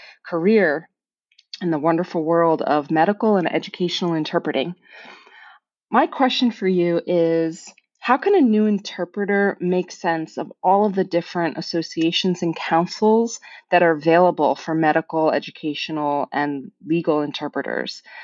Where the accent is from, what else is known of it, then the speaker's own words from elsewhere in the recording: Bethlehem, Pennsylvania, United States; I'm from Bethlehem, Pennsylvania